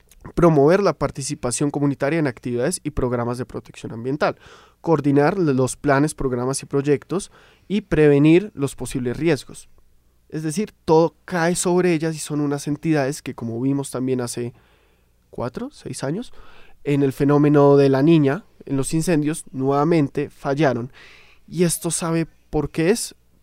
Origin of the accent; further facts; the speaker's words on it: Colombia; como buenos colombianos, ya estaremos pensando